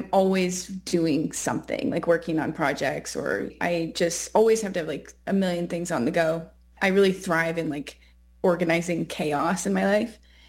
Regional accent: Canada; now in Los Angeles, United States; I'm a Canadian living in LA.

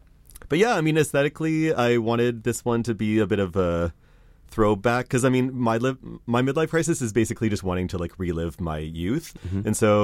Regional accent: Nanaimo, British Columbia, Canada; moved away as an adult; now in Montreal, Canada; I grew up in Nanaimo on Vancouver Island, spent my first 22 years of life on an island where there wasn't a ton of like arts and culture.

